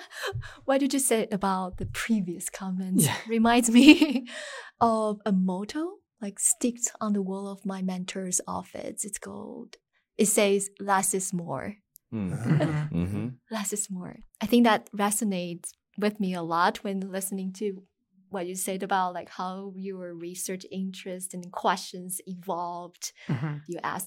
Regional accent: Taiwan; I always thought that I grew up in Taiwan. I should be very familiar with the cultural context.

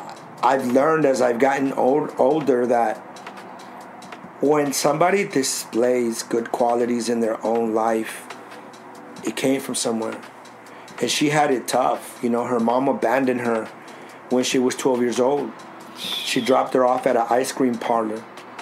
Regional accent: San Diego, California, United States; Yeah, I grew up right here in Sherman in southeast San Diego. Single mom.

